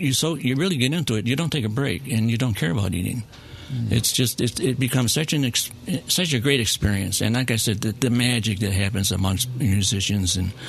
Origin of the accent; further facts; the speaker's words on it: Rochester, New York, United States; Rockin' Rochester.